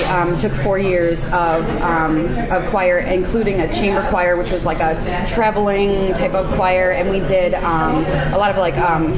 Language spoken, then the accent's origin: English; Virginia, United States; But this was growing up in Virginia